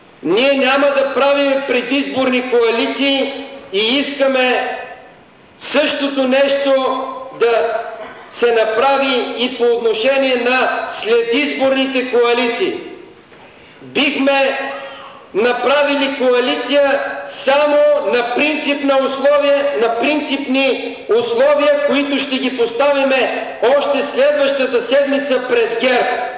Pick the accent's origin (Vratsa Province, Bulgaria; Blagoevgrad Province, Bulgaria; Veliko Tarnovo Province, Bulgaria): Blagoevgrad Province, Bulgaria; Той е кандидат за народен представител в моя роден край, Пиринския.